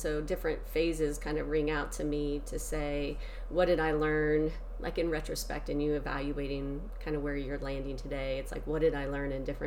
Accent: Ohio, United States; I grew up in Ohio, so just a lot of like nitty gritty ways

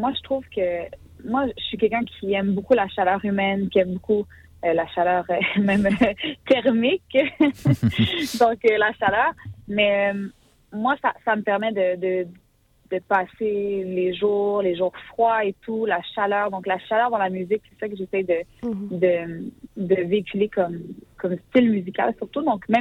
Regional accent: Montreal, Quebec, Canada; Donc, moi, j'ai grandi à Montréal. Il y avait beaucoup d'haïtiens, de latinos, tout ça.

